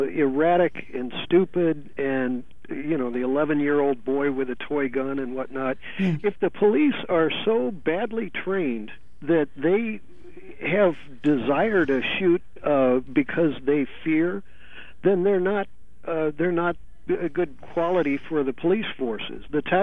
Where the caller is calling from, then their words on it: San Francisco, California, United States; I'm calling you from San Francisco